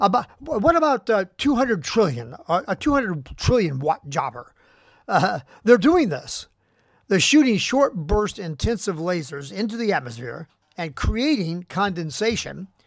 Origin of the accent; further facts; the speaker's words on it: California, United States; I'm Californian.